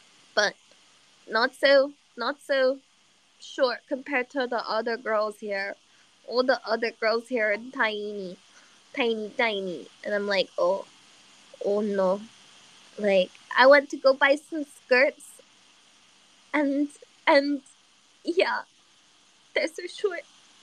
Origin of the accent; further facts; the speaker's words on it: United Kingdom; accent: British; Some of my extended family can't understand my British accent, so I have to make my accent closer to their.